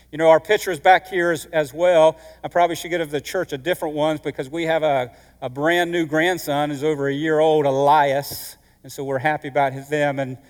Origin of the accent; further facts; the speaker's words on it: North Carolina, United States; Also, I am from North Carolina, and I often get this question: who do you pull for, Duke or North Carolina?